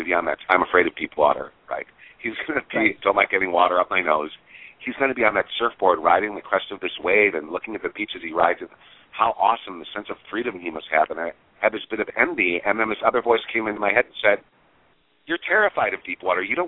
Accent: Midwest, United States; I'm German from the Midwest, Roy. We don't make rash decisions.

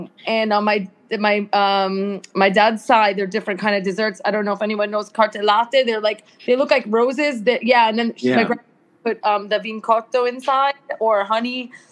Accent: New York, United States; now in Italy; Because in New York, we say, what are you? Oh, I'm Italian. What are you? I'm Irish. You know, I'm this, I'm that. And obviously, we know most of the people are also American. So it was strange to me moving to Italy

